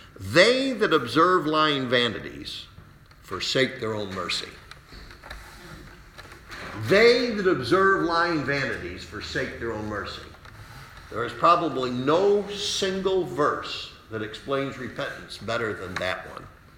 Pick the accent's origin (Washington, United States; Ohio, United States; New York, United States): New York, United States; Salamanca; born there; I was born in Salamanca, New York, April of 1954.